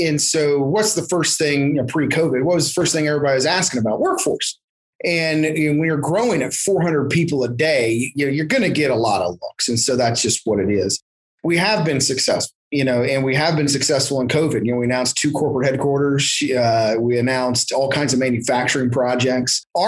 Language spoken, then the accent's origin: English; Columbus, United States; Loved Columbus. You know, I'm from Columbus and a really great community.